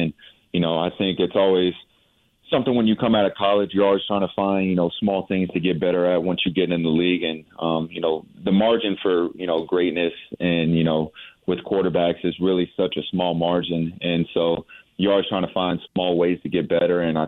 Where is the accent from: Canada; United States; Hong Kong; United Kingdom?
United States; San Antonio, Texas; now in Houston, United States; You know, I'm from the South. I'm from San Antonio, and I'm living in Houston now.